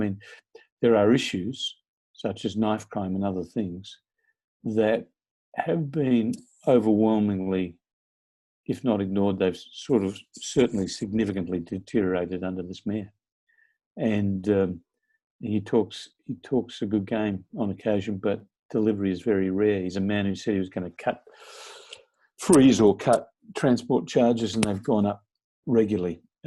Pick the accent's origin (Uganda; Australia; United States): Australia; not just as an Australian, although it's certainly true in the case of Australia